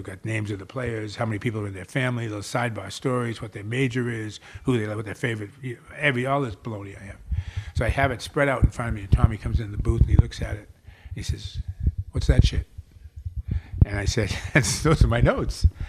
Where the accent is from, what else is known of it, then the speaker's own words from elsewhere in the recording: Dorchester, Massachusetts, United States; I grew up in Dorchester, as we touched on early.